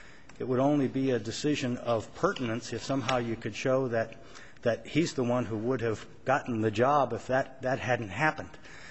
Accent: Tucson, Arizona, United States; May it please the Court … from Tucson, and I'm here on behalf of Tucson Unified School District.

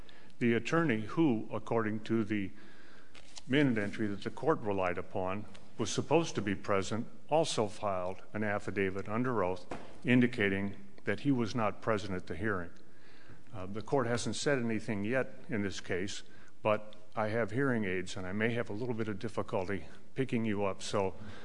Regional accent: Phoenix, Arizona, United States; I'm an attorney from Phoenix, Arizona. I like the weather here

